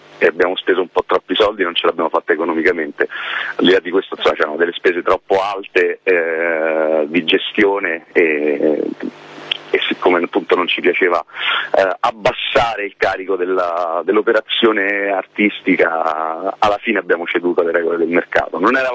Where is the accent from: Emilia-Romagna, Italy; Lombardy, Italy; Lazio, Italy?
Lazio, Italy; Rome; mamma e papà sono nati e cresciuti a Roma e vengono da genitori romani, insomma, per cui sono abbastanza farcito, sono cresciuto in Borgata, e non si scappa da quella roba là, è proprio una radice forte.